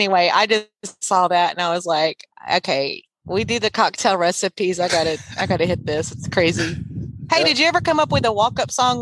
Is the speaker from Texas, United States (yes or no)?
yes; Sealy, Texas, United States; Of course, I grew up in Sealy, Texas. That's my hometown. Go Tigers.